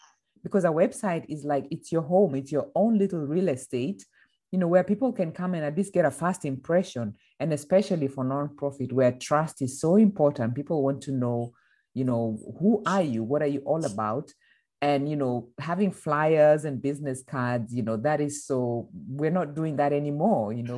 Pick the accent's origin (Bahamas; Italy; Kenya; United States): Kenya; now in Germany; I'm born and raised in Kenya, East Africa, as you mentioned. And I've been living in Germany. Well, I've based in Europe for the last 20 years.